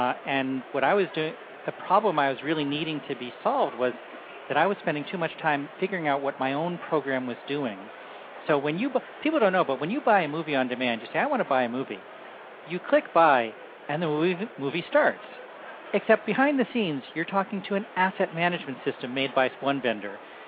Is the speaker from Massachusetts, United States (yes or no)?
yes; Massachusetts, United States; Outside of Boston